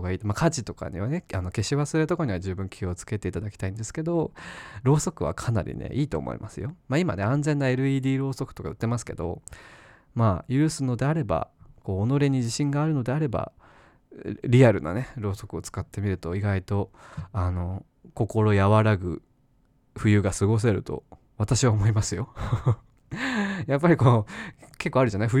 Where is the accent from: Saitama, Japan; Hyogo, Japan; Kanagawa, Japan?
Saitama, Japan; あの地元は埼玉だけど